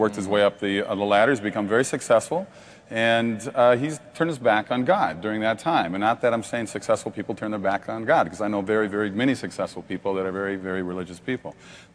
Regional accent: Minneapolis, Minnesota, United States; And I grew up in Minneapolis. I grew up in a very Lutheran household. We have another fellow Lutheran right back over here, another Minnesota guy.

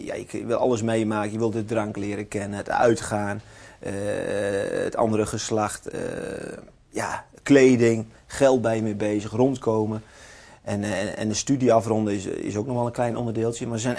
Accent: Rouveen, Overijssel, Netherlands; En zo zag mijn jeugd eruit in Rovheen.

